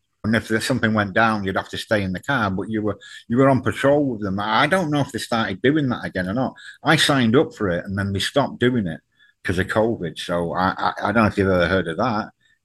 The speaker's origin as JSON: {"language": "English", "region": "North West England", "country": "United Kingdom", "tie": "born or raised there", "said": "Yeah, I know that when I left my hometown, I didn't appreciate what I had. I lived on a peninsula, so we had the ocean all around us, and I miss that dearly. But growing up with it, you took it for granted. We were on the doorstep of the English Lake District, took it for granted."}